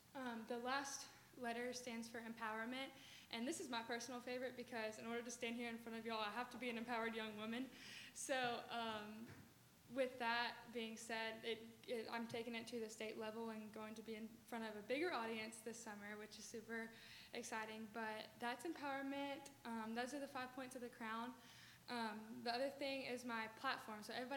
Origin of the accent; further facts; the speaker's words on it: Fairhope, Alabama, United States; I grew up in Fairhope, Alabama, but I like to call Orange Beach home too because my feet are always in the sand here.